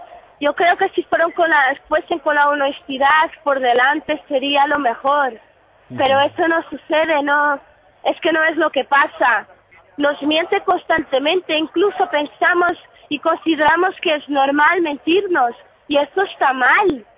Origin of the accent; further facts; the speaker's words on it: Portugal; Yo, de Portugal.